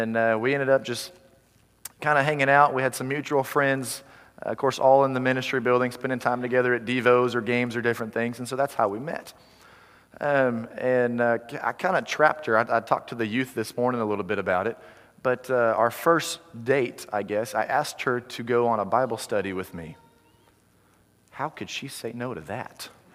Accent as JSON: {"language": "English", "region": "Oklahoma", "country": "United States", "tie": "born or raised there", "also_born_or_lived": "Muskogee", "said": "I grew up in Oklahoma. I was born in Muskogee, so I'm an … those of you that know. And grew up in Oklahoma kind of all over."}